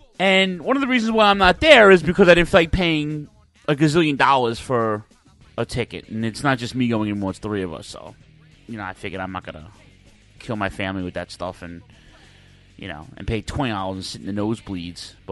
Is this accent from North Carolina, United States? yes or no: no; New York City, New York, United States; Madison Square Garden in my town, my hometown, New York City.